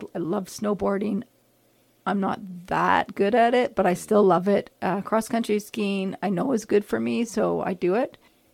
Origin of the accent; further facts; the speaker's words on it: Vancouver, British Columbia, Canada; I just met up with a love that I grew up with in Vancouver. We met when we were 14, and then we totally parted ways.